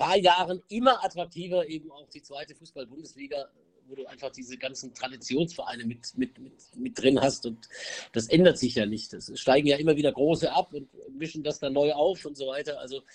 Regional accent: Mühlacker, Baden-Württemberg, Germany; Ich bin in Pforzheim geboren, dann bin ich in einem Kaff 9 Kilometer von Pforzheim entfernt aufgewachsen. In diesem Kaff, das hieß Mühlacker Enzberg, gibt es einen Grenzstein, der sozusagen Baden und Württemberg trennt.

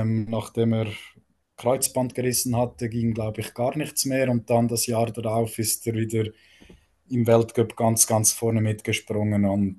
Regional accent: Switzerland; aber insgesamt hätte man sich als Schweizer mehr erhofft, definitiv.

